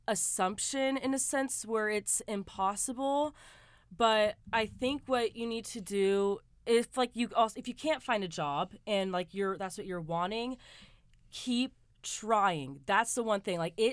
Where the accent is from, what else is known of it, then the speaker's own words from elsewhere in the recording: Santa Barbara, California, United States; I am from the Santa Barbara area, and I moved out here within the last 8 months, kind of just for, like, a change of scenery and to prepare myself for Cal Lutheran.